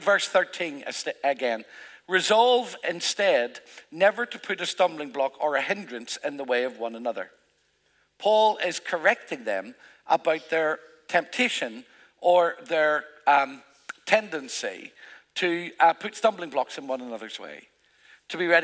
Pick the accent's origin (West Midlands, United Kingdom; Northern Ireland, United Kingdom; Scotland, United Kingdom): Northern Ireland, United Kingdom; I come from Northern Ireland.